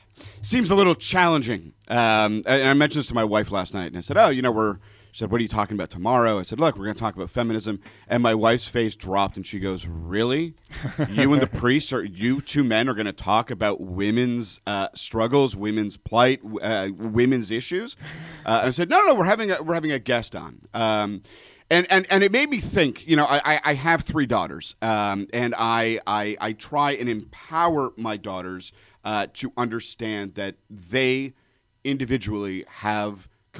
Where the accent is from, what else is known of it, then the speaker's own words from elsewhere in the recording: Toronto, Ontario, Canada; I grew up in Toronto